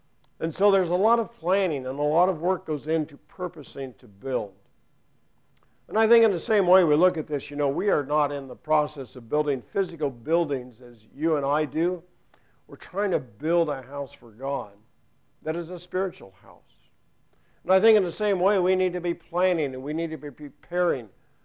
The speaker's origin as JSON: {"language": "English", "region": "Iowa", "country": "United States", "tie": "born or raised there", "lives_now": "Wisconsin, United States", "said": "I grew up in Central Iowa."}